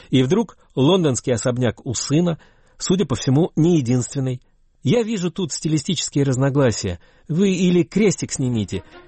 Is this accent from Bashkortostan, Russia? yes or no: yes; Ufa, Bashkortostan, Russia; Как простой уроженец Уфы не могу понять